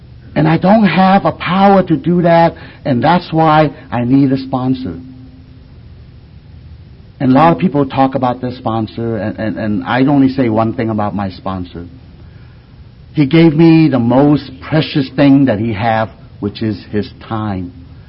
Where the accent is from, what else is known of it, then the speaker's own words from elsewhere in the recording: California, United States; I'm from Southern California.